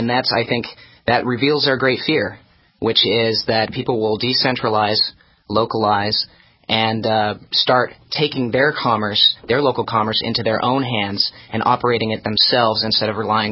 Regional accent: Pennsylvania, United States; Well, they're trying to shut the Amish down, and I'm from Pennsylvania.

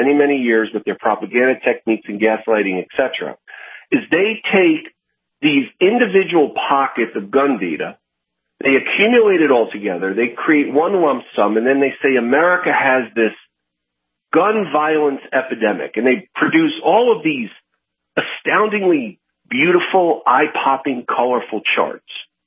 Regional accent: Northeast, United States; I'm from the Northeast originally.

